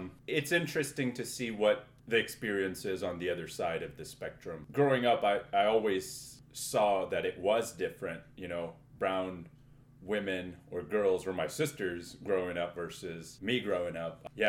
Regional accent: Midwest, United States; now in Canada; I am a first-generation North American Pakistani. I grew up in the Midwest, in the States. Here I am in Canada

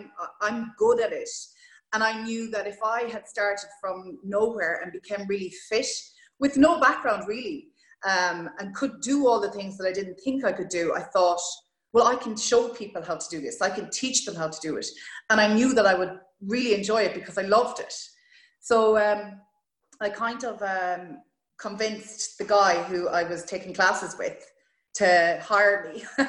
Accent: Roscommon, Connacht, Ireland; now in Galway, Ireland; So I suppose where I'm from, first of all, is Roscommon. A lot of people don't know that. They think I'm from Galway. Yeah. I live in Galway. But I'm a proud Roscommon woman.

